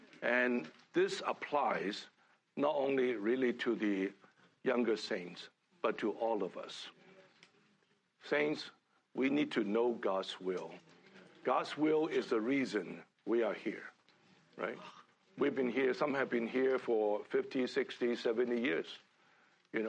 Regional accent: Hong Kong; born there; I was born in Hong Kong. I was born in a middle class, low middle class family.

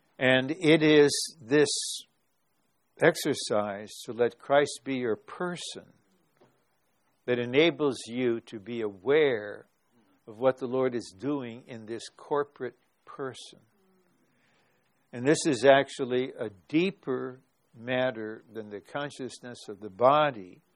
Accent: United States; no thought that I'm an American, that I'm a white man, that I'm of Northern European descent, that I'm from a blue-collar family.

